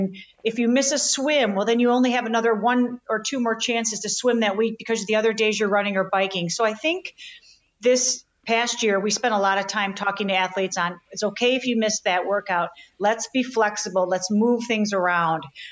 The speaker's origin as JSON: {"language": "English", "town": "Chicago", "region": "Illinois", "country": "United States", "tie": "born or raised there", "said": "I mean, I'm born and raised in Chicago, and this is life, right?"}